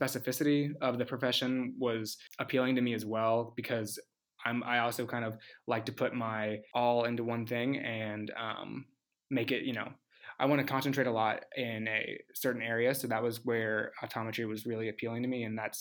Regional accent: Ohio, United States; I am originally from Southeast Ohio. So I went to the Ohio State University for undergrad

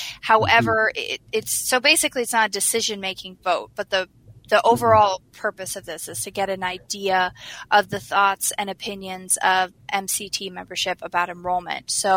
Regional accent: Red Lake Nation, Minnesota, United States; I'm from Red Lake Nation, and they've chosen not to be a part of the Minnesota Chippewa tribes

